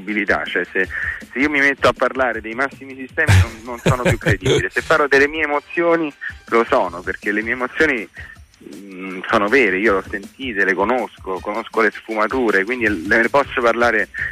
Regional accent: Rome, Lazio, Italy; sì sono di Roma, sì

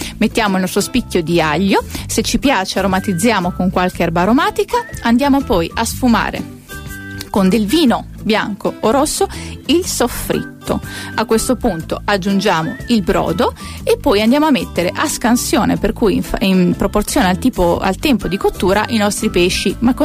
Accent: Rimini, Emilia-Romagna, Italy; quella che si fa anche nella mia terra, nella mia Rimini, con il pesce ovviamente di pescato fresco e stagionale

